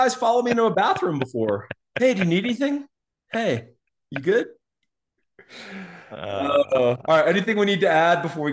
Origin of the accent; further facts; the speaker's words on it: Austin, Texas, United States; You know what? I was born and raised in Texas. Texan.